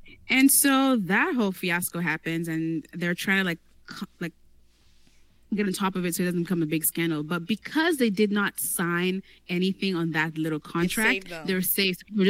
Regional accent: Benin City, Edo, Nigeria; Take me to Benin City. Like, come on now. That's my hometown now.

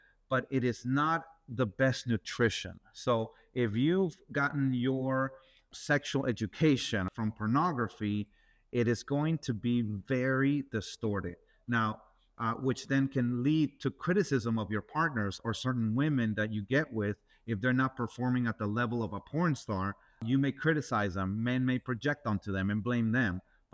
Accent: Peru; In my experience, you know, I grew up in South America, in Peru

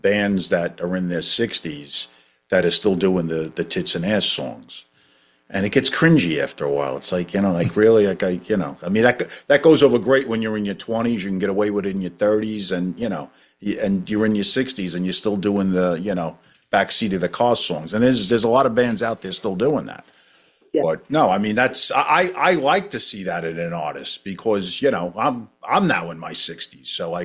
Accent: Brooklyn, New York, United States; now in New Jersey, United States; I'm kind of a fake Jersey guy. I've only been here for 3 years. I'm born and bred from Brooklyn.

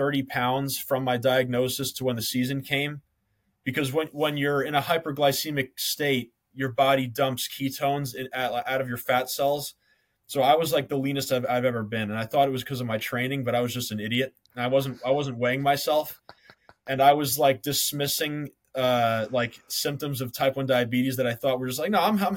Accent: New Jersey, United States; I was an aide at a facility in my hometown in New Jersey.

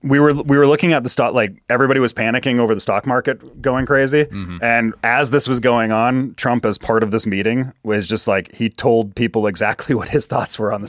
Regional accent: Canada; it's like, as a Canadian, I'm not sure I even know what that relationship is

